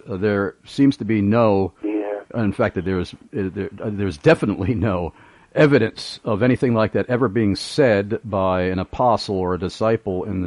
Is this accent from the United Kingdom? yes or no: no; New York, United States; when I told him I was from New York, which is where I'm originally from